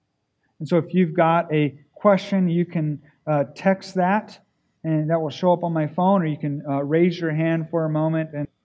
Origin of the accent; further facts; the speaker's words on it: Japan; Because I grew up in Japan, and in Japan it's by law, it's required for you to be cremated.